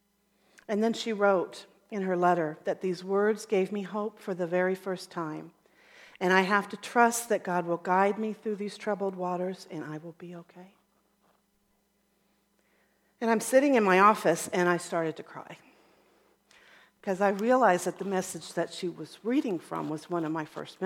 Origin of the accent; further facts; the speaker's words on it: California, United States; moved away as an adult; By this time, I'm from Southern California, and by this time, we had relocated to the Midwest.